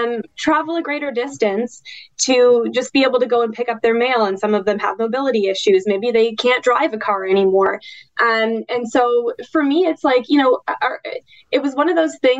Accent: New Brunswick, Canada; I come from New Brunswick, from, kind of a more rural part of the country.

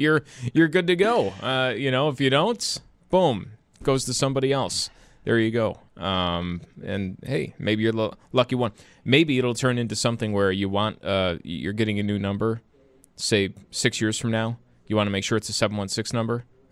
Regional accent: Buffalo, New York, United States; Like, this is where I'm from. I'm from Buffalo.

